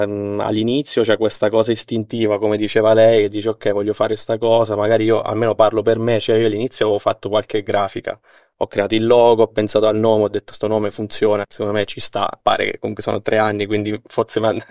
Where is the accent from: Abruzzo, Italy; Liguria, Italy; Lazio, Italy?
Abruzzo, Italy; Chieti; vengo da Chieti, quindi sono in zona, qua vicino.